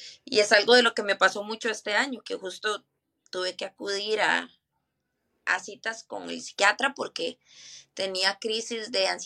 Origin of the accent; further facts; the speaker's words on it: Tres Ríos, Cartago, Costa Rica; Yo soy de Costa Rica, oriunda, ¿verdad? Nativa de Costa Rica. Oriunda de la provincia de Cartago, el distrito de Tres Ríos directamente. A los de Tres Ríos nos molestan porque siempre decimos que somos una provincia.